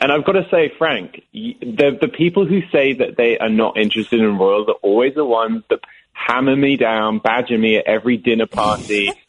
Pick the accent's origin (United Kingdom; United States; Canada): United Kingdom; I'm British myself.